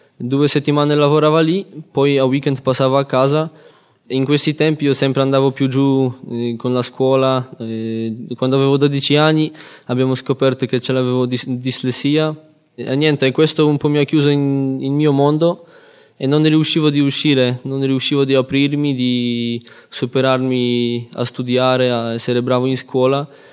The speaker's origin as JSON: {"language": "Italian", "country": "Poland", "second_language": "Italian", "said": "ho 23 anni, appunto vengo dalla Polonia."}